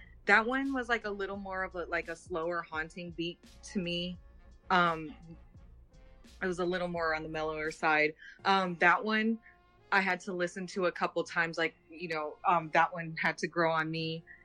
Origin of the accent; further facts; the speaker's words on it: San Francisco, California, United States; I'm from Cali. So I was like, hey, … on there. They're from Oakland. I'm from San Fran.